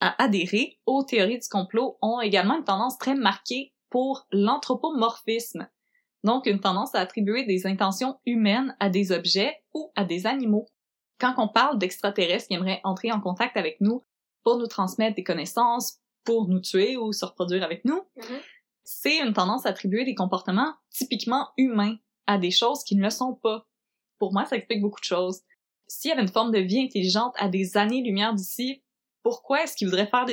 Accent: Quebec, Canada; La tangente est finie, je reviens chez nous au Québec.

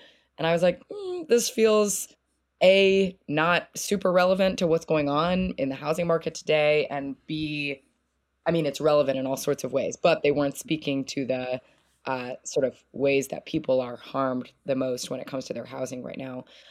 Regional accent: Kansas City, United States; a McDonald's that I used to drive by all the time when I was growing up in Kansas City.

